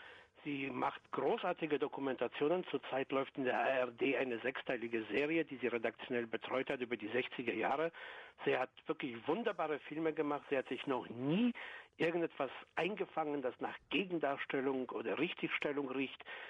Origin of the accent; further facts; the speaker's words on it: Cologne, North Rhine-Westphalia, Germany; weil ich komme auch aus Köller und kann die Stadt nicht leiden.